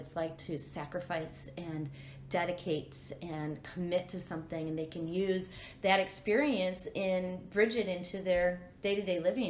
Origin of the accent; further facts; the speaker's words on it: Madison, United States; I had always done them in Madison, which was basically my hometown, and it was in my backyard.